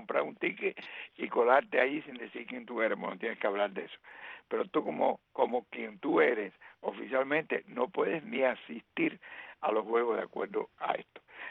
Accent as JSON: {"language": "Spanish", "country": "Cuba", "said": "como cubanos"}